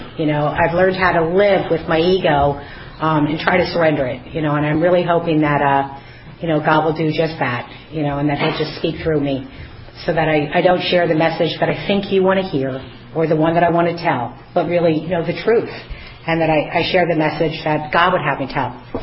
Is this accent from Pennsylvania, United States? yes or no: yes; Pottsville, Pennsylvania, United States; And to end up in my hometown, Pottsville, is just like, whoa, I did not see that coming.